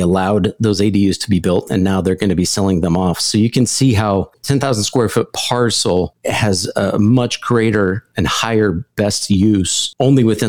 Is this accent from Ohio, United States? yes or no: no; Arizona, United States; moved away as an adult; And I came from Arizona.